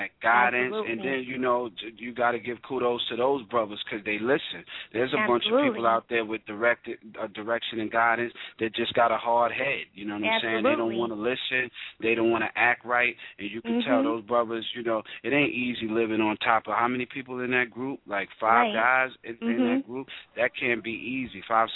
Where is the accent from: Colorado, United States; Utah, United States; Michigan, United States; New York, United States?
New York, United States; Shout out to New York. It's my hometown, man.